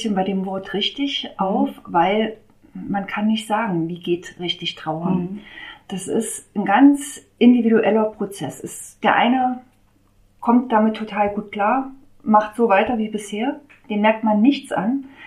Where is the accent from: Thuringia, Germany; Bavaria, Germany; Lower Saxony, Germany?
Thuringia, Germany; Mühlhausen; born there; ich bin gebürtige Mühlhäuserin. Ich bin aktuell 42 Jahre alt, bin hier auch verwurzelt in der Region, habe meine Familie hier, bin Mutter von zwei Kindern